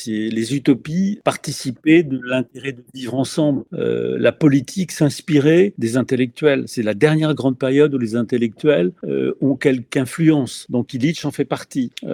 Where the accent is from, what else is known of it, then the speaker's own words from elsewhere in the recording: Brittany, France; mais bon, je suis un peu têtu, je suis breton